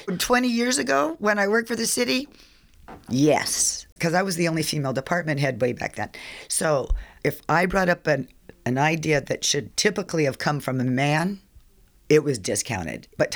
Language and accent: English; Corcoran, California, United States; I grew up in the San Joaquin Valley. It's pretty much in the middle of the state of California, a large agricultural community. And the town in which I lived, called Corcoran, was about 4,000 people